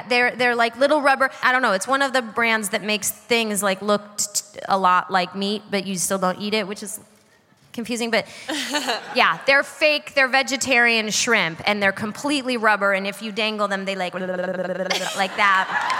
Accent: Michigan, United States; I grew up in Michigan, which is not exactly the fresh fish capital of the world, because we've got Lake Erie and those fish have three heads and you don't eat them.

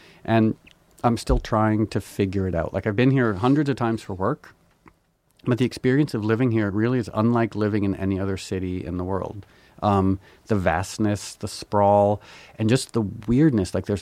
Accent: New York, United States; born there; I was born in New York.

